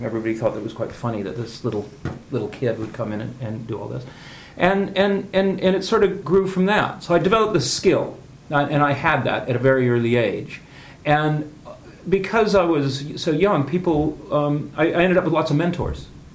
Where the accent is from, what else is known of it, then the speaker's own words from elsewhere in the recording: Santa Ana, California, United States; I was from South Orange County, Santa Ana.